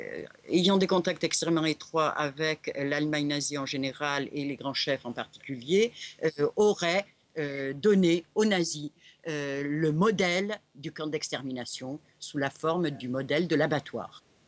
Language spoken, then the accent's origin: French; France; je viens d'une campagne de France ultra profonde, où quantité de gens sont extrêmement étonnés lorsqu'on bavarde avec eux de point de vue de citadin